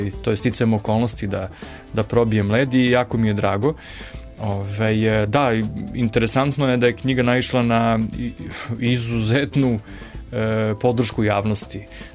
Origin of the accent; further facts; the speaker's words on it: Zemun, Belgrade, Serbia; jedan je šum Dunava, pored koga sam odrastao i danas živim. Ja sam inače iz Zemuna, ali sam Beograđanin na prvom mestu.